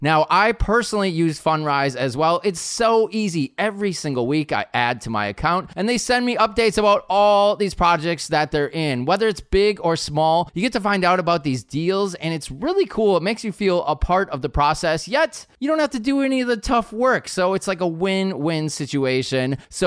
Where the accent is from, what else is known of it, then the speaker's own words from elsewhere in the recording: Minnesota, United States; now in California, United States; I mean, I equate when I grew up in Minnesota and you could equate what was going on outside.